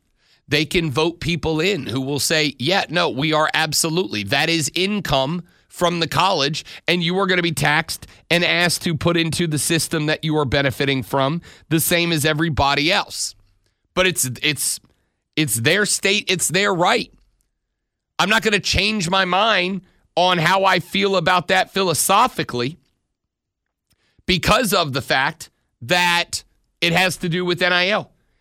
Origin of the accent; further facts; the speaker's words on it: Florida, United States; My home state of Florida does not have a state income tax.